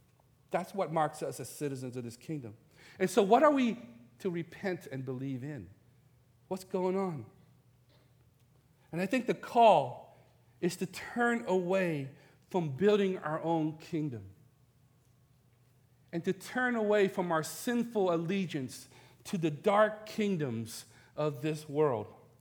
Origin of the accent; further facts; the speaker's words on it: Vietnam; English is a second language; now in United States; You know, I'm from Vietnam, we didn't get a chance to vote, okay?